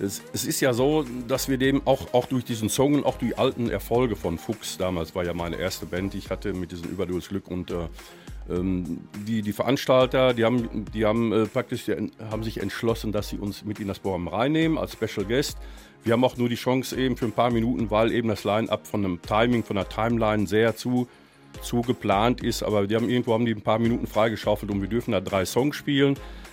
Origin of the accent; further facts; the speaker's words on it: Olpe, North Rhine-Westphalia, Germany; ich komme aus Olpe am Biggesee